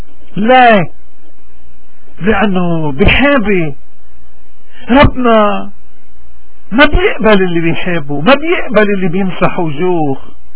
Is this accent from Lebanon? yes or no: yes; Lebanon; فنحن كمواطنين لبنانيين ان كنا بلبنان او ببلاد الاغتراب